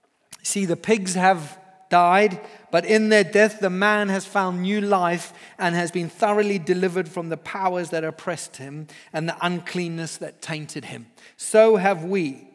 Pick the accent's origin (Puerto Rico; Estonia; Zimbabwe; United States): Zimbabwe; I grew up in Zimbabwe in Africa, and I lived on a farm, and witch doctors and curses were just very real.